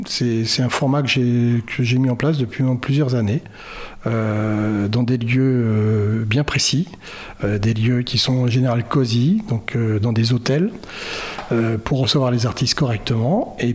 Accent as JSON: {"language": "French", "town": "Versailles", "region": "Île-de-France", "country": "France", "tie": "born there", "lives_now": "Saintes, France", "said": "Non, moi je suis né à Versailles."}